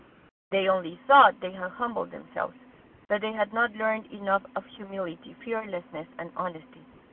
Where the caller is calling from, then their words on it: Boston, Massachusetts, United States; recovered compulsive overeater, I'm calling from Boston.